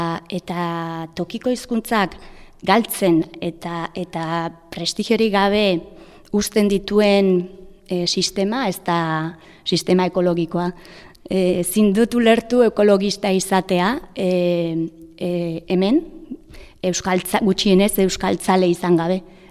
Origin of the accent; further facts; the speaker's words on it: San Sebastián, Basque Country, Spain; Ni adibidez Donostiarra naiz